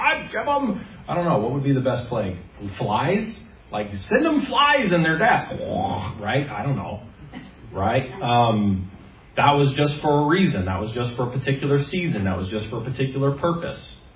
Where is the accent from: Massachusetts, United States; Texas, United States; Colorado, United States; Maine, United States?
Maine, United States; now in Canada; As a child, I grew up in Maine, right? Of course, we live in Christmas tree country, as we do here in Canada.